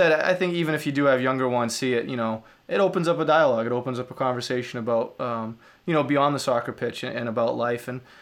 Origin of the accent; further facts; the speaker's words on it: New Bedford, Massachusetts, United States; my hometown of New Bedford, which is 100,000